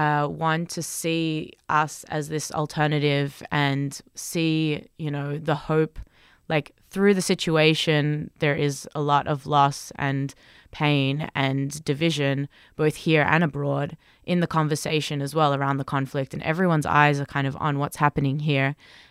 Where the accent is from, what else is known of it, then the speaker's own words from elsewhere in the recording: Melbourne, Victoria, Australia; moved away as an adult; now in Israel; I'm originally from Melbourne, from Australia. I grew up, you know, in the Jewish community there and felt very connected to Israel and learned Hebrew growing up.